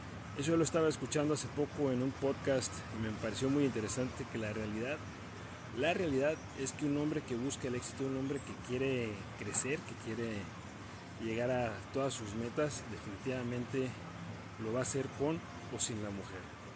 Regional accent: Playa del Carmen, Quintana Roo, Mexico; now in Sacramento, United States; son las 2:30 de la mañana aquí en Sacramento, lo que significa que en mi tierra, en Playa del Carmen, son las 5:30 de la mañana

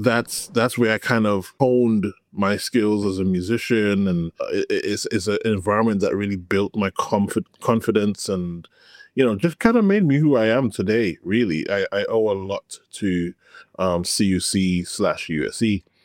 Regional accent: Trinidad & Tobago; now in London, United Kingdom; I am Seventh-day Adventist music business professional based in London. I grew up in Trinidad and Tobago. It's the home of my mom and my family. I grew up on an Adventist campus called Caribbean Union College, which is now University of the Southern Caribbean.

